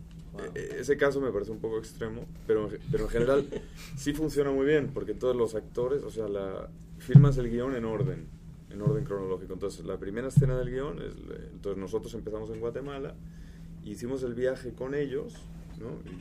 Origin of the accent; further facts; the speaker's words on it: Spain; moved away; Tengo doble nacionalidad, pero la verdad es que una vez emigras, yo emigré hace casi 20 años de España.